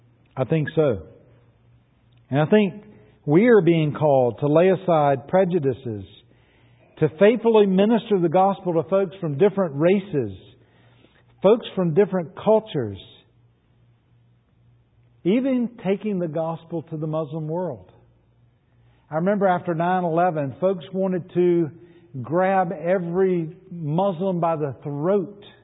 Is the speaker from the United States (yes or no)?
yes; Macon, Georgia, United States; accent: Southern; Now, I don't know if you've noticed, but I too have a Southern accent. I grew up in Macon, Georgia.